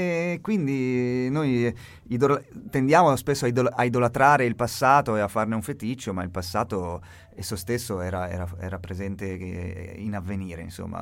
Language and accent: Italian; Massa, Tuscany, Italy; born there; è proprio un brano delle nostre parti anarchiste, nel senso, io sono nato a Massa.